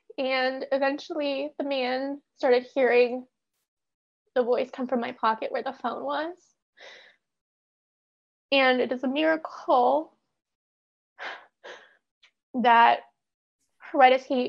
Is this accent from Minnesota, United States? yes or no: no; Washington, United States; And I'm from the Puget Sound area. I grew up here. I've lived in Seattle for 7 years.